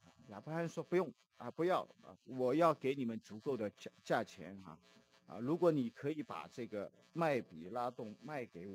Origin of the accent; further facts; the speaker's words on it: China; 我们从中国来的人， 经历过那一段特别时候以后，这些封建的思想我们都没有了